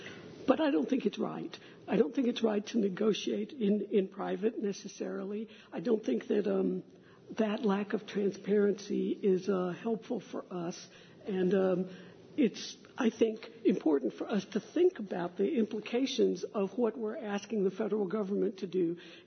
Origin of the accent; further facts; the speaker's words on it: Texas, United States; Okay, I'm from Texas. Y'all make fun of the fact that, you know, we still want to retain the right to secede